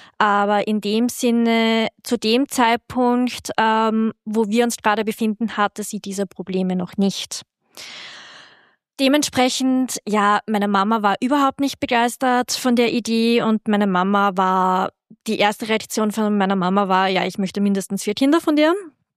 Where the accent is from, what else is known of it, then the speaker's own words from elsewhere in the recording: Austria; moved away as an adult; bei uns in Österreich